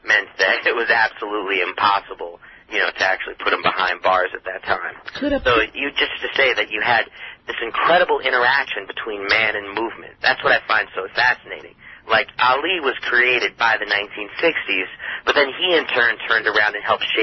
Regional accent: Washington, District of Columbia, United States; Washington Wizards basketball team here in my hometown. In Washington, D.C.

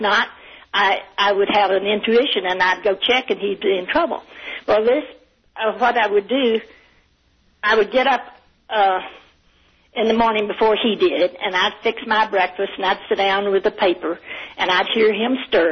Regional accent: Arkadelphia, Arkansas, United States; Well, originally out from Arkadelphia, out in the country from Arkadelphia.

